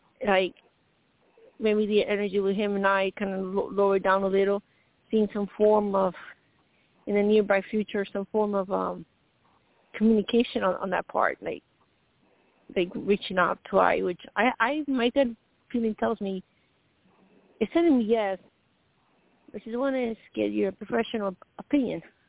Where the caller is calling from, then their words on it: Colorado, United States; 8 years from member Tina and Colorado.